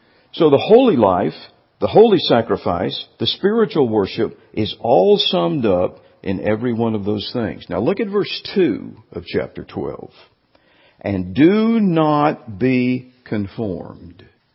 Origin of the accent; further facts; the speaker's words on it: Birmingham, Alabama, United States; I grew up in Birmingham, Alabama.